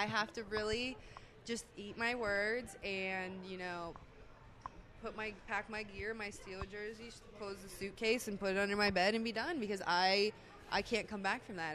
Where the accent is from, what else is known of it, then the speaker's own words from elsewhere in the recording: Pennsylvania, United States; I didn't know that. I'm from Pennsylvania.